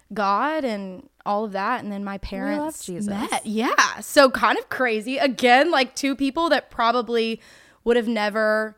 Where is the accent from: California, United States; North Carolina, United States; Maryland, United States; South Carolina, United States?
North Carolina, United States; So I grew up in North Carolina.